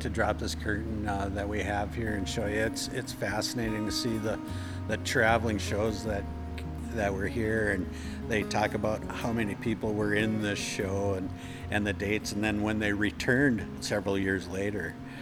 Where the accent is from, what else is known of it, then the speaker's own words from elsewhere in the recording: Taylor, North Dakota, United States; That's right. Born and raised in Taylor, North Dakota. I was gone for about 20 years and moved back and got pretty active in the community again.